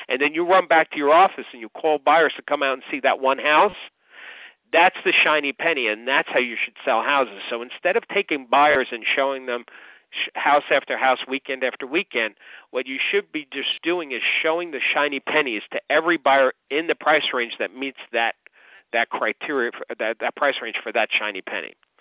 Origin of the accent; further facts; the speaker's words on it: New York, United States; even though I'm a New Yorker, I don't know how far that is.